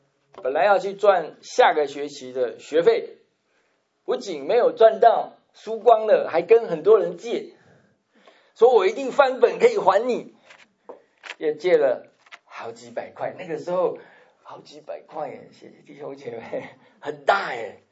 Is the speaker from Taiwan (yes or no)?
no; China; moved away as an adult; now in United States; 其实我们中国人对邪灵这个不陌生，一点都不陌生。我们看过有人被鬼附的，我们看到很多奇奇怪怪的被邪灵挟制的。在我刚来美国的时候，我们跑到 Reno 去打工啊，那个时候都是当留学生的，1981年的时候。